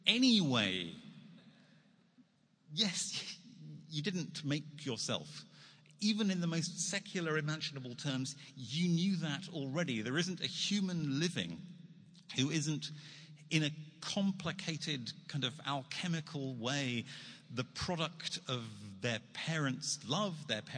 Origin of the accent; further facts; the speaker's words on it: United Kingdom; now in New York, United States; because I'm a Brit in New York